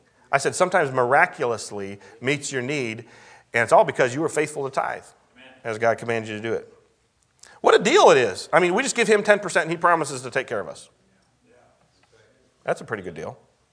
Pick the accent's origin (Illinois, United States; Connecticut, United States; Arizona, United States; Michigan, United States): Michigan, United States; Adrian; I grew up in Adrian, when you probably could leave your doors unlocked.